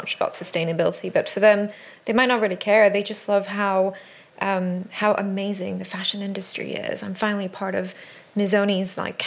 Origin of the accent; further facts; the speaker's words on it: Singapore; I don't think I've ever been in a protest, but that's also because I'm from Singapore